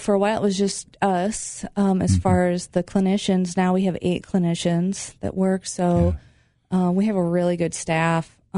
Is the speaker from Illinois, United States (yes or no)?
yes; Toulon, Illinois, United States; I grew up in Toulon.